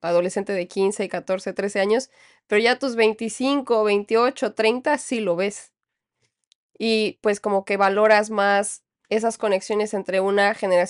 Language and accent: Spanish; Mexico; Piensan realmente que soy norteamericana y no que soy mexicana.